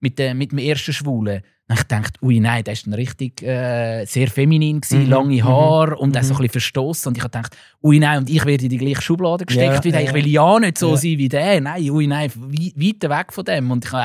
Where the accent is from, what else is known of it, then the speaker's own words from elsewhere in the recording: Switzerland; Aber ich bin auf dem Land aufgewachsen und ich habe nachher nie Probleme gehabt damit.